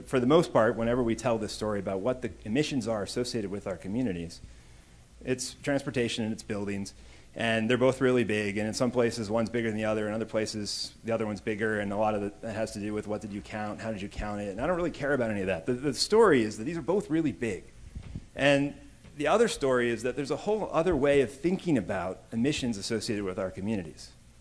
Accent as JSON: {"language": "English", "town": "Oakland", "region": "California", "country": "United States", "said": "I'm from Oakland, and this is Oakland. We're right across the bay from San Francisco."}